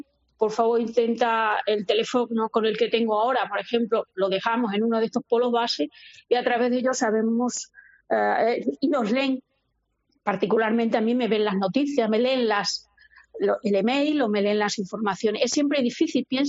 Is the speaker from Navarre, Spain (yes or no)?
no; Guareña, Extremadura, Spain; born or raised there